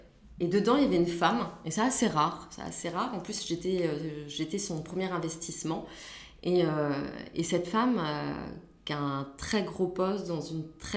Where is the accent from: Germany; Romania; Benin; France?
France; On est français, ça c'est sûr, mais on n'avait pas forcément envie d'être perçu comme des Parisiens.